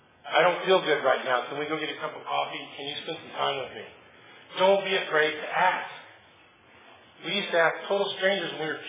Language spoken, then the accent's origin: English; Tulare, California, United States; I'm here from Tulare, California. I live in Motel 6.